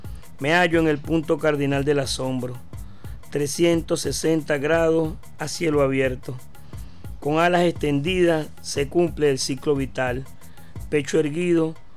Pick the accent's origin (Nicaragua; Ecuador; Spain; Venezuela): Venezuela; Caracas, Capital District; vengo de La Pastora, nací en La Pastora.